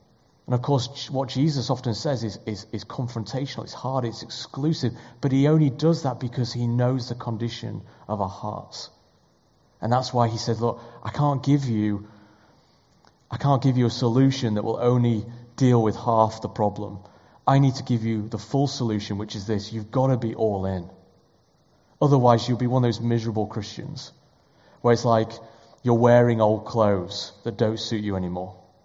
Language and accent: English; Yorkshire and the Humber, United Kingdom; And as a Yorkshireman, growing up, I always had a slice of bread with every meal.